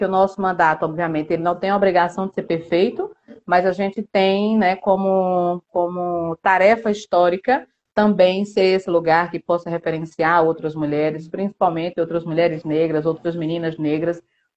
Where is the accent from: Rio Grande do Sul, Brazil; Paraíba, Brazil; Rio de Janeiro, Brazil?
Paraíba, Brazil; Campina Grande; sou de Campina Grande, Paraíba, sou uma mulher negra